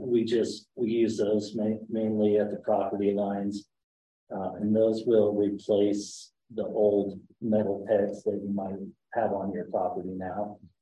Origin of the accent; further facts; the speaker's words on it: Hatch, United States; I'm from Hatch, and it was nice when we got our internet, our 1 gig put in.